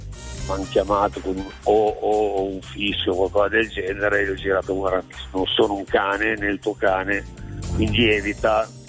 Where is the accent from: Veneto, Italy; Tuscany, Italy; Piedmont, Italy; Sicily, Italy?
Piedmont, Italy; Parliamo di Alessandria, perché il mio paese è veramente piccolo.